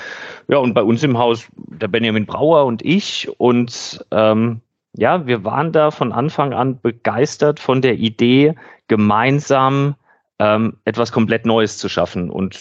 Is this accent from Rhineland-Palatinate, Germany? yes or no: yes; Neustadt an der Weinstraße, Rhineland-Palatinate, Germany; born there; ich komme tatsächlich gebürtig aus Neustadt an der Weinstraße